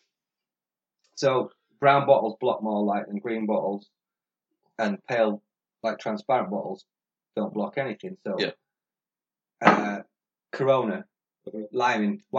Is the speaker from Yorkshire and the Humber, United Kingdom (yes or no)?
yes; Yorkshire and the Humber, United Kingdom; accent: Yorkshire; Now, some of you might have guessed from the accent, although I've lost a lot of the accent, that I'm a Yorkshireman.